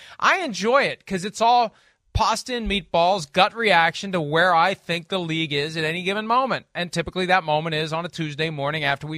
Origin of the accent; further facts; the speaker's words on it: Wheeling, West Virginia, United States; as a kid growing up in Wheeling, West Virginia